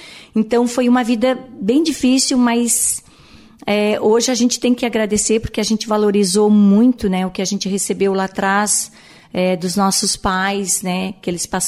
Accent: Urussanga, Santa Catarina, Brazil; Eu nasci, na realidade, e me criei, nasci em Uruçanga, né? Mas a minha infância foi na Santa Rosa, que os meus pais moravam lá.

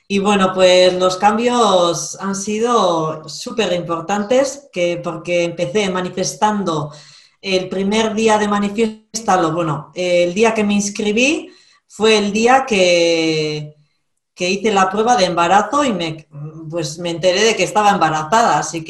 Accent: Basque Country, Spain; now in Biscay, Spain; soy vasca, vivo en Vizcaya

